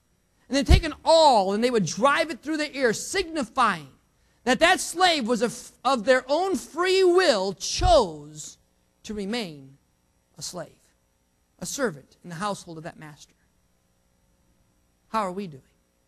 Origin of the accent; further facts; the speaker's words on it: North Dakota, United States; But I'm from up north. I'm from North Dakota. Okay? It's cold up there most of the time.